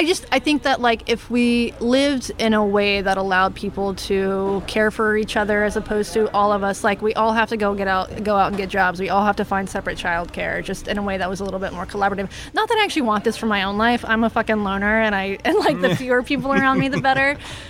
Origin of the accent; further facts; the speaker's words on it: the South, United States; And from my experience, I'm from the South.